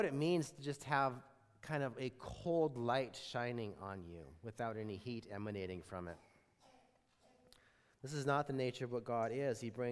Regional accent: Montana, United States; Growing up in Montana, my brother and I have a sister as well

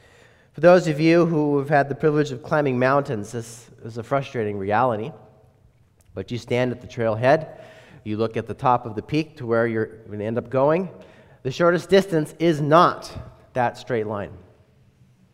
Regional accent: Montana, United States; I'm from Montana

